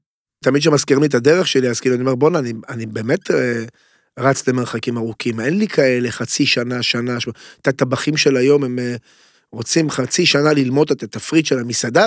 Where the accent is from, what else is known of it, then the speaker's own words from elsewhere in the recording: Pardes Katz, Tel Aviv District, Israel; גדלתי בפרדסקאט, אז רמת גן וכאלה, או תל אביב קרוב